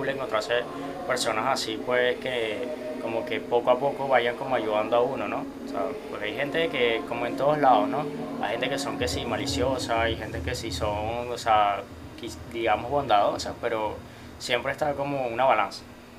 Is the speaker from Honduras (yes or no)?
no; Venezuela; now in Colombia; cuando yo me vine de Venezuela, pues tuve que pasar por Bogotá.